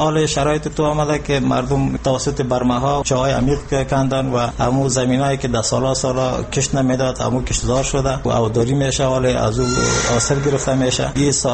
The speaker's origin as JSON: {"language": "Persian", "country": "Afghanistan"}